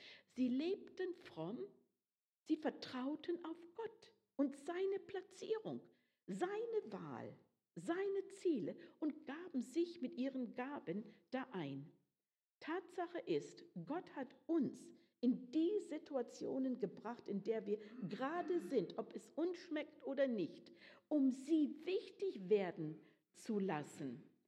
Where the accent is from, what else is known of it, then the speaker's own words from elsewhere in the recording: Canada; Ein Sänger aus meinem Heimatland Kanada